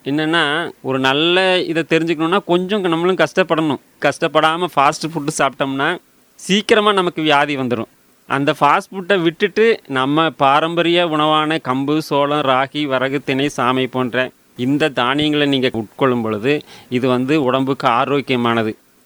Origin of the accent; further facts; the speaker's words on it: Valparai, Tamil Nadu, India; நான் வந்து பிறந்து வளர்ந்ததெல்லாம் வால்பாறைங்கிற ஊரில்.